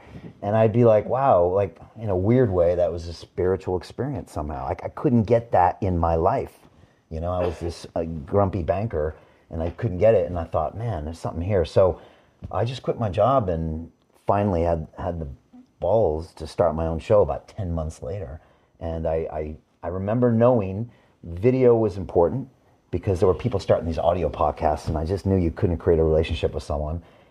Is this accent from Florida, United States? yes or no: no; California, United States; And I grew up in the States, California, and I always thought money would make me happy.